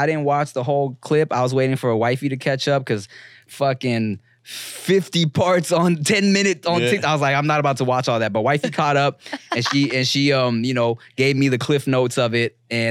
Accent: Long Beach, California, United States; because look, we're from Long Beach / Paramount, and we be claiming LA.

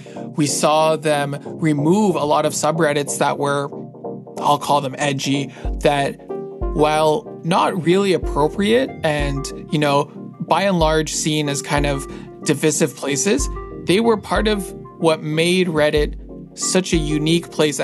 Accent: Canada; I'm a Canadian citizen

